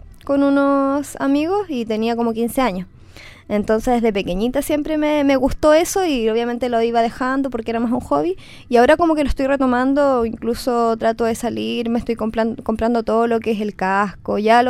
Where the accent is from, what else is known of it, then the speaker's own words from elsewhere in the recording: Oqueldán, Los Lagos, Chile; yo estudiaba en Quellón y yo soy de Oqueldán, un sector rural.